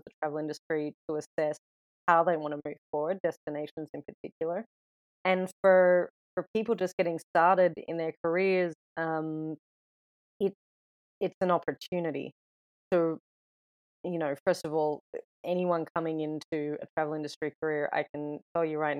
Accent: Melbourne, Victoria, Australia; I'm from Melbourne originally

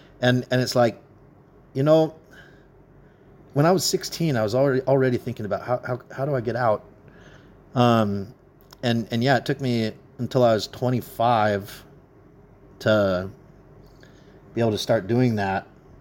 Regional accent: California, United States; I grew up in California, which, you know, maybe I wouldn't have felt the way I did if I didn't grow up in California.

